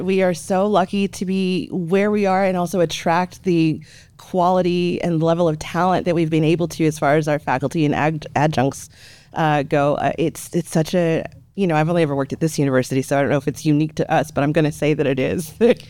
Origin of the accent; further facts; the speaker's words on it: Alpine, Texas, United States; I was born and raised in Alpine.